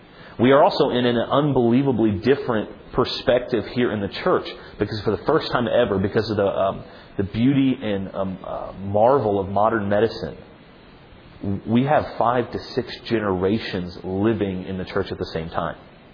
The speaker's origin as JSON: {"language": "English", "country": "Italy", "tie": "born or raised there", "said": "I grew up in Italy. I grew up before the fall of the wall in Italy. I remember what it was like. I was 7 when the wall fell."}